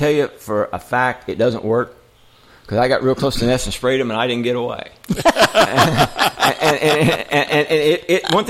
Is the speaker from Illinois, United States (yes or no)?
yes; Mulberry Grove, Illinois, United States; moved away as an adult; also born or lived in Texas; I was raised in Mulberry Grove and went all through school there, and I'd lived there for several years after that.